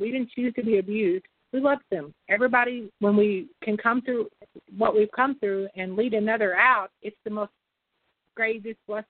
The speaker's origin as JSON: {"language": "English", "region": "Texas", "country": "United States", "said": "My friend and I, we're from East Texas, and women are just not celebrated out here like they should be."}